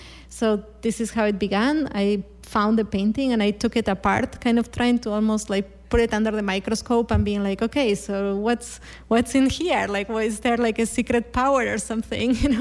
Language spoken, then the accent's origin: English; Argentina; I come from Argentina, where our White House is actually pink.